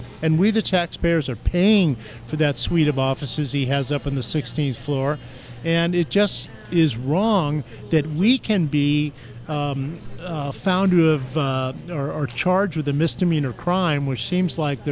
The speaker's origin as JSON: {"language": "English", "region": "California", "country": "United States", "said": "I mean, we're from California, and this is kind of unprecedented to me."}